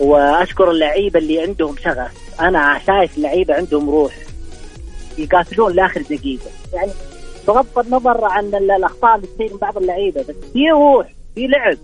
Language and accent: Arabic; Makkah Province, Saudi Arabia; انا من الغربية